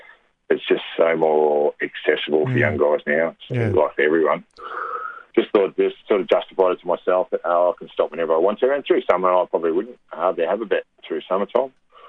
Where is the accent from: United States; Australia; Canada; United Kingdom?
Australia; Riddells Creek, Victoria; I grew up around Riddles Creek, Gisborne area.